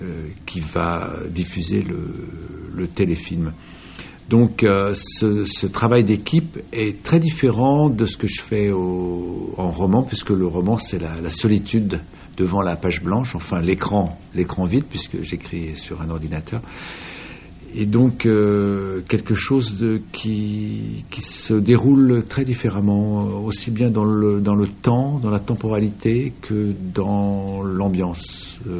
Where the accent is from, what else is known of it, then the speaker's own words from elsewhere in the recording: Vannes, Brittany, France; born there; moved away; Je suis né à Vannes, oui.